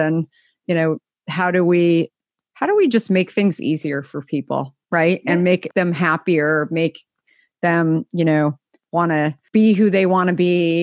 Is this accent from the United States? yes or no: yes; Scottsdale, Arizona, United States; I grew up in Scottsdale, but when it was 100,000 people in Scottsdale, not what it is today.